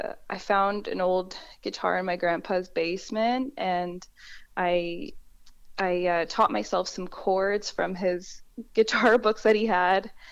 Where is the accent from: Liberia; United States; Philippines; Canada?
Canada; Burlington, Ontario; Yeah, well, I'm from Burlington, Ontario, and I've been performing since I was 12 years old